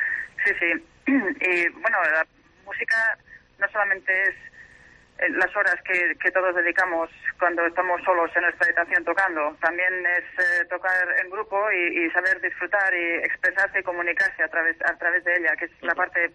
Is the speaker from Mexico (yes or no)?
no; Pamplona, Navarre, Spain; Barañáin es un barrio de Pamplona, de donde yo soy